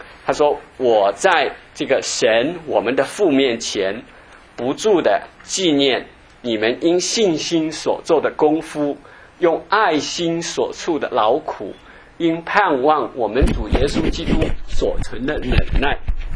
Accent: Jiangxi, China; moved away as an adult; also born or lived in Harbin; 我们那时候就是80年代上大学的时候因为我在哈尔滨上学，我们老家在江西

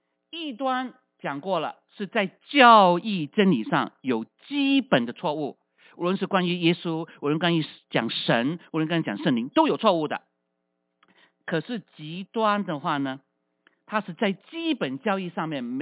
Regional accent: Fuzhou, Fujian, China; 我们福州人都是味道是很重的

